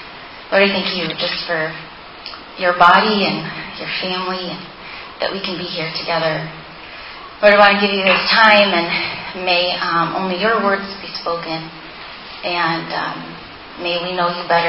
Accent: Turkey; moved away; also born or lived in Germany / Ohio, United States; So I grew up in Turkey, went to school in Germany, did undergrad in Ohio

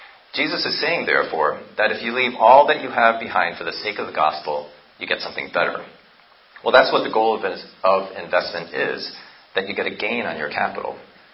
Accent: United States; we, being American physicians, would even consider moving to a remote place like Umpang.

